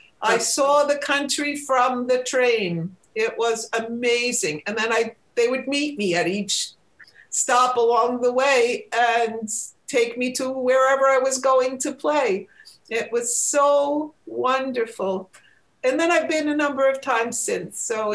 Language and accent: English; Paterson, New Jersey, United States; I'm a girl from Paterson, New Jersey.